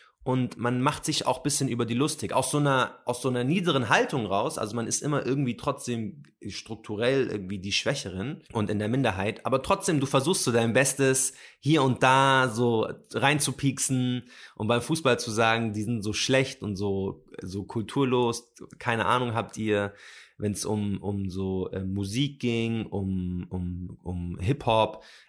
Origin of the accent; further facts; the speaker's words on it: Palestine; Was ist Arabien? Ich komme aus Palästina.